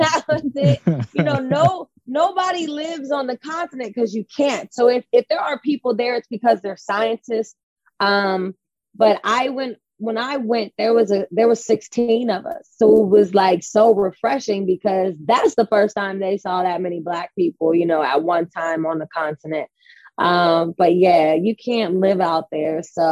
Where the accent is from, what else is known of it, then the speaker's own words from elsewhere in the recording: United States; If it was out of me and a Nigerian, they're gonna treat me better, right? Because I'm American, even though we're both Black.